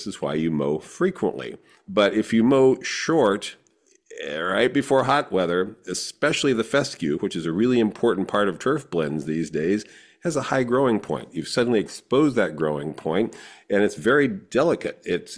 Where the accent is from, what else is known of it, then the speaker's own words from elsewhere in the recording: California, United States; Growing up in Southern California, a very common practice there